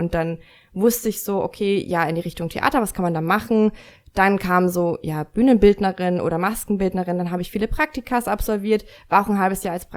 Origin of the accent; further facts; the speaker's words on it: Bavaria, Germany; now in Nuremberg, Germany; bin am Land groß geworden, deswegen, also in Niederbayern. aber das ist eine andere Geschichte. Ich komme eigentlich aus Niederbayern, aber bin seit 14 Jahren hier in Nürnberg.